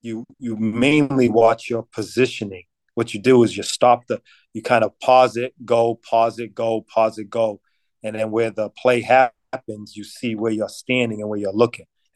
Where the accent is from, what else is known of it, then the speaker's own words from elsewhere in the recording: Boston, Massachusetts, United States; So I'm refereeing in the NBA, my hometown Boston Celtics at Chicago.